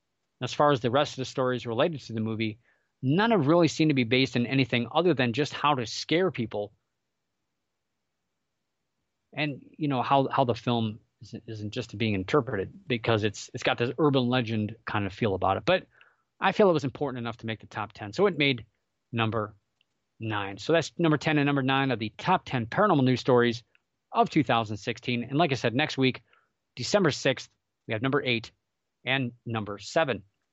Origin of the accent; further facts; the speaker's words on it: Ohio, United States; We have, I'm from Ohio, so we have a Haunted Ohio series, a lot of books that are from the state of Ohio.